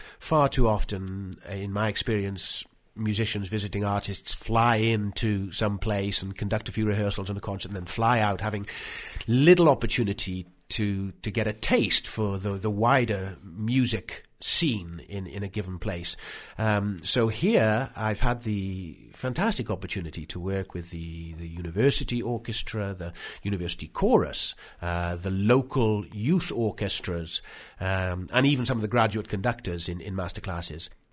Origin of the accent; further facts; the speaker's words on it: Wales, United Kingdom; being a Celt, I'm from Wales